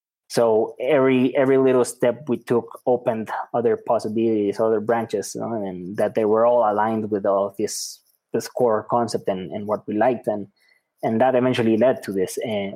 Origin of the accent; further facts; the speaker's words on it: Mexico; English is a second language; moved away as an adult; we're native from Mexico and we began doing them here, but I mean, we're curious, energetic. And so then at some point our country looked small and there were many other parts to explore.